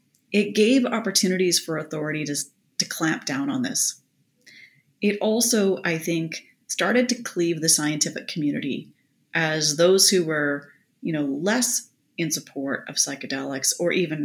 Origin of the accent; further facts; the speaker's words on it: Saskatchewan, Canada; I grew up in Saskatchewan and I've survived winters